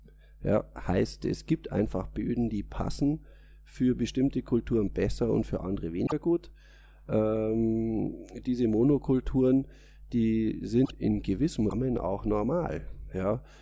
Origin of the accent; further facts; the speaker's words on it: Bavaria, Germany; Dann sage ich immer, naja, ich komme aus der Holledau.